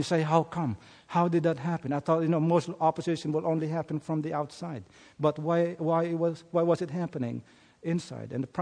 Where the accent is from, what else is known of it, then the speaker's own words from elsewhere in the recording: Philippines; English is a second language; I grew up in the Philippines.